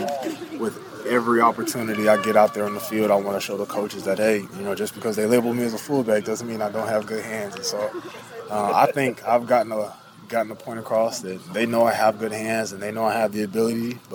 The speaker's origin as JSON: {"language": "English", "region": "North Carolina", "country": "United States", "tie": "born or raised there", "said": "I'm like, bro, like, I grew up in North Carolina. Like, I know exactly who you are."}